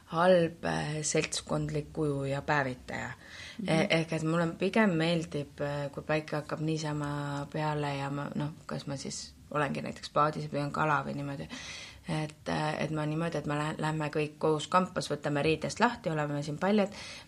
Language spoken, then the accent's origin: Estonian; Tallinn, Harju County, Estonia; also born or lived in Pärnu; ma sündisin Tallinnas ja siis ma olen esimesed 5 aastat elanud hoopis Pärnus